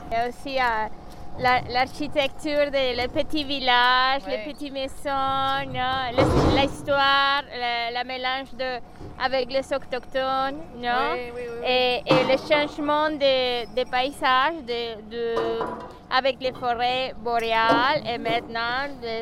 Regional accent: Mexico; French is a second language; comme je viens du Mexique et tous les paysages sont nouveaux pour moi

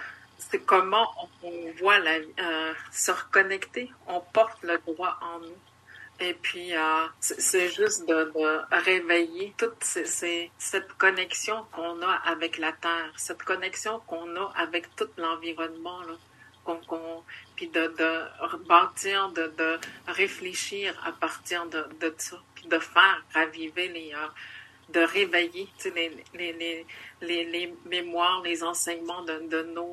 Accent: Quebec, Canada; on appelle Nautimic le territoire en Atikamekw Nord-Ouest, mais Nautimic, ça veut dire là d'où je viens.

